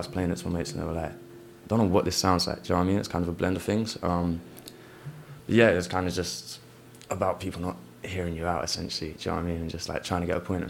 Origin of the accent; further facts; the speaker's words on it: Chelmsford, East of England, United Kingdom; I grew up like skating in Chelmsford.